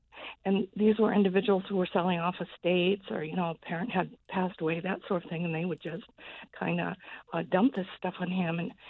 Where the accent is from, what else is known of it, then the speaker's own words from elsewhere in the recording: Omaha, Nebraska, United States; now in Portland, United States; I haven't been in Portland too long. I come from Omaha, Nebraska, where I worked for over 40 years of my life.